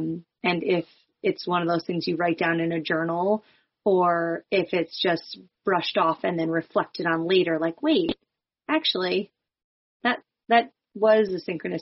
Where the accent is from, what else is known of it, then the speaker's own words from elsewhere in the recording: New Jersey, United States; I'm from Northwestern New Jersey